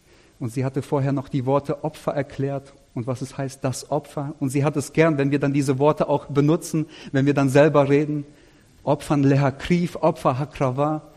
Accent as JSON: {"language": "German", "country": "Germany", "said": "es ist für mich als Deutscher schwer zu sagen, ob es für Israel gut ist, Sonntag frei zu haben oder nicht. Und außerdem, ich sage, ich bin kein Israeli und ich bin auch kein Jude."}